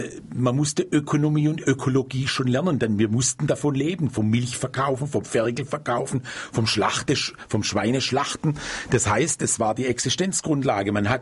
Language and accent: German; Schwäbisch Hall, Baden-Württemberg, Germany; born there; Ich bin ja in Hall geboren, ich sage immer nicht in Schwäbisch Hall